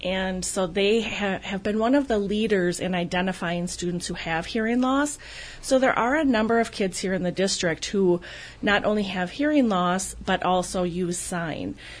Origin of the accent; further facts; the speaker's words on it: Abbotsford, United States; I grew up in Abbotsford, proudly the class of 1991.